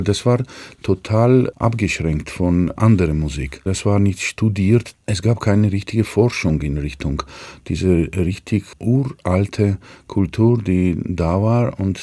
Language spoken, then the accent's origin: German; Georgia; Und da ist als Georgier, das ist wirklich zu erstaunen.